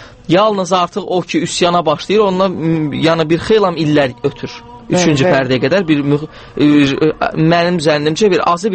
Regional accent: Baku, Azerbaijan; born there; Bakıda doğulmuşam.

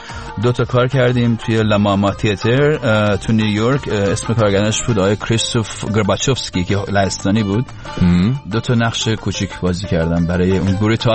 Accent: Iran; که از ایران آمدم بیرون؟ اصلا سال 1999

